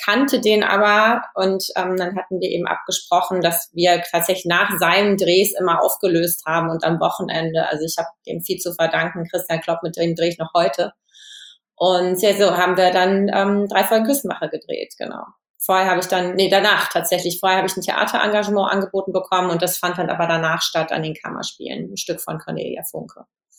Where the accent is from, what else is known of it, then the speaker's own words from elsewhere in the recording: Lorsch, Hesse, Germany; moved away as an adult; also born or lived in Xanten; now in Hamburg, Germany; ich bin relativ viel umgezogen in meiner Jugend und Kindheit und bin zum Großteil aufgewachsen in Lorsch an der Bergstraße, also in Hessen und dann in Xanten am Niederrhein.